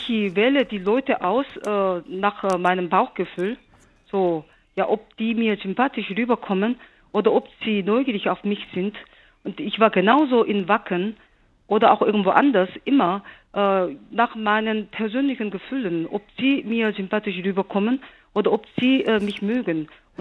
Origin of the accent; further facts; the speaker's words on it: South Korea; now in Germany; ich bin ja auch eine Deutsche mittlerweile. Ich bin auch extra Deutsche geworden, um diesen Film drehen zu dürfen. Und wenn eine Koreanerin anderen Pass hat, nicht südkoreanischen Pass, dann ist es viel leichter, dorthin zu reisen